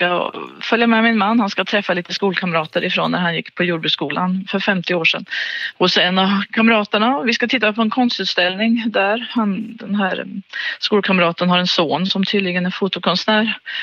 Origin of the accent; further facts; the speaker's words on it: Vingåker, Södermanland, Sweden; Jag kommer ju från Vingåker egentligen i Sörmland, så det var där jag jobbade som musiklärare.